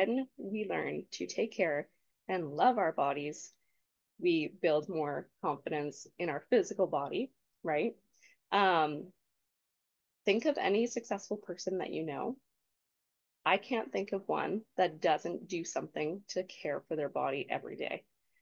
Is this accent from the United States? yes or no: no; Canada; as Canadians, I'm Canadian, we tend to have that little like up on the end.